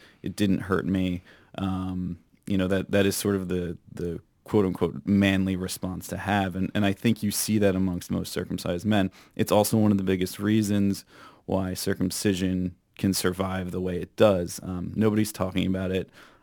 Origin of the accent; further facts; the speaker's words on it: United States; I was like, I'm growing up in America. This is a civilized country.